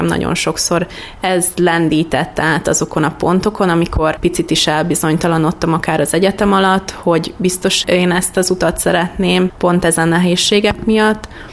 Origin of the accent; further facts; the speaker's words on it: Kiskunhalas, Bács-Kiskun, Hungary; biológia természetismeret szakos tanárnő vagyok. Kiskunhalason születtem, tanulmányaimat is itt folytattam.